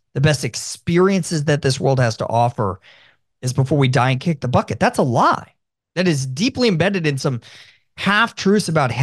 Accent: Tampa, Florida, United States; I love my hometown of Tampa.

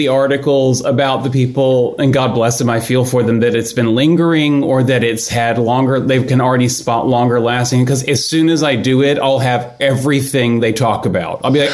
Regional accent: Houston, Texas, United States; moved away as an adult; I grew up in Houston.

